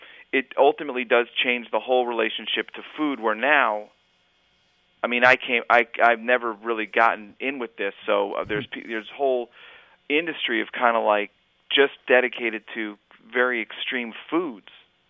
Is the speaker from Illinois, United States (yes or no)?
yes; Chicago, Illinois, United States; I grew up in Chicago, and we studied the Age of Exploration as Columbus-driven